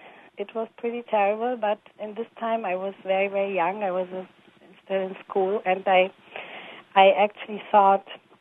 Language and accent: English; Romania; And then when I told him I'm from Romania, he was quiet